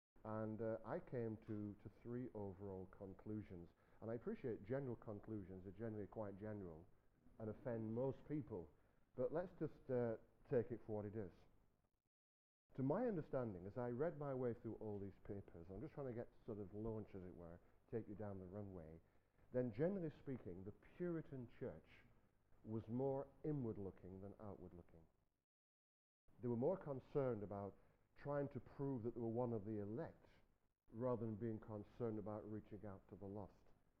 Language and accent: English; Blackburn, North West England, United Kingdom; I come from Blackburn in Lancashire, and that's where I came from this morning at 5 o'clock.